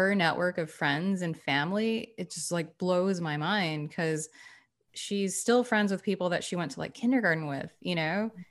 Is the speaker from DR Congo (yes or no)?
no; Guam; also born or lived in Chicago / Los Angeles / San Francisco Bay Area; now in United States; I lived in Chicago for 13 years, I think. I grew up in Guam. I'm living here in the Bay Area now.